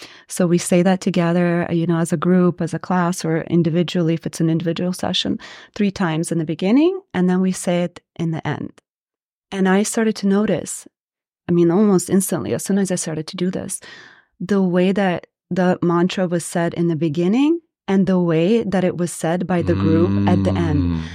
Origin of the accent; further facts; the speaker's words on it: Sochi, Krasnodar Krai, Russia; Originally from Russia.